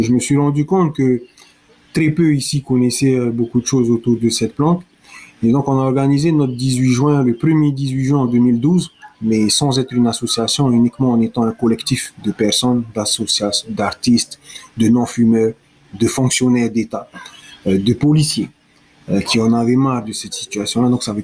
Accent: France; je suis français, pourquoi je ne le fais pas ?

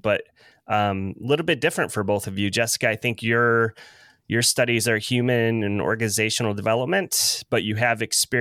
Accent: Illinois, United States; I'm from originally a couple hours south of Chicago, but before we moved down here, I lived out toward the Elgin area, Elgin Huntley area.

